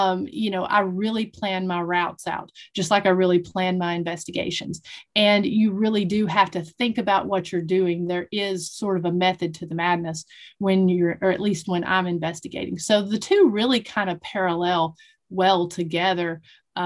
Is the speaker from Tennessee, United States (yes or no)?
yes; Tennessee, United States; I grew up in Northeast Tennessee in an area that's very popular for ATVs and dirt bike riding